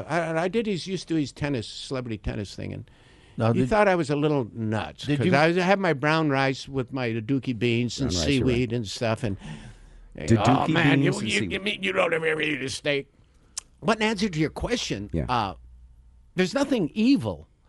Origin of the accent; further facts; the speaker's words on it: Montana, United States; I mean, I grew up in Montana, I wanted to do that.